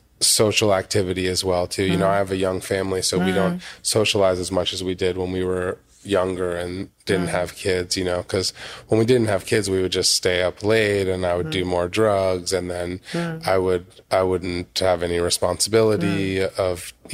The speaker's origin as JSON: {"language": "English", "region": "Massachusetts", "country": "United States", "tie": "born there", "said": "I was born in Massachusetts."}